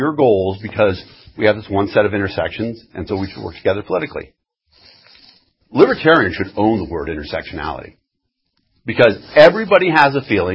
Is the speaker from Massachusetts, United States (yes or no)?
yes; Boston, Massachusetts, United States; So when I moved here from Boston, I thought, you know, Boston is a great place filled with all this amazing history.